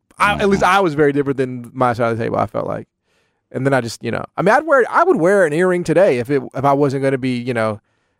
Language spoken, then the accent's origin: English; Memphis, Tennessee, United States; I grew up in Memphis, Tennessee in the early to mid 2000s.